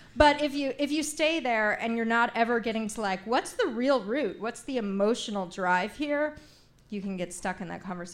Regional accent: Maine, United States; I'm from Maine.

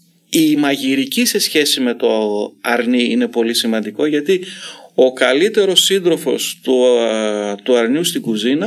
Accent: Thessaloniki, Central Macedonia, Greece; στην πατρίδα μου, τη Θεσσαλονίκη.

